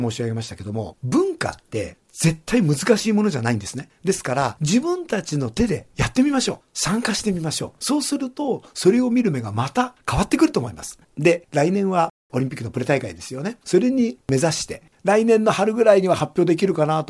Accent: Fujisawa, Kanagawa, Japan; 生まれは藤沢市辻堂でございます。65年間藤沢市民でございます

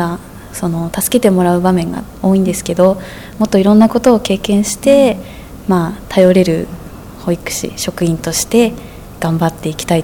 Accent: Fujisawa, Kanagawa, Japan; 藤沢市です。

